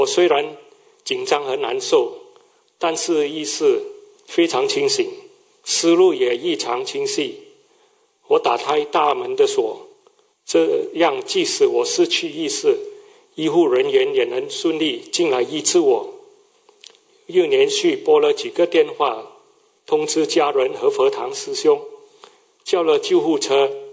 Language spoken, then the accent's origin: Chinese; Malaysia; now in Melbourne, Australia; 我是墨尔本观音堂的同修，小时候在马来西亚就信佛